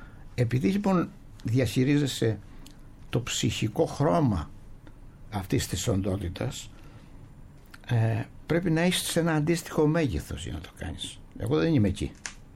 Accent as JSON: {"language": "Greek", "country": "Greece", "said": "επειδή είμαι Έλληνας του ελληνικού αισθήματος"}